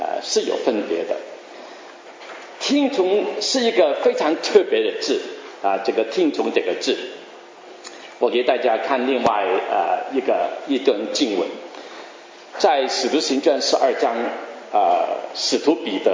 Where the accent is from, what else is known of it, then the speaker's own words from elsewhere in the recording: Guangdong, China; 我们广东人说白山啊